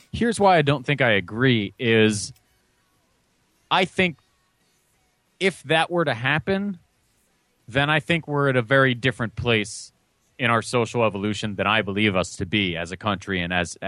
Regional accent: Midwest, United States; Jerry, I know that. I grew up in the Midwest.

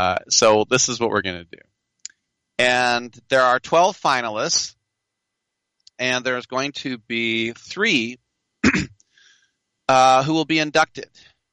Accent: Oakland, California, United States; Now, I remember years ago out here in my hometown of Oakland, California, they had their own Video Game Hall of Fame.

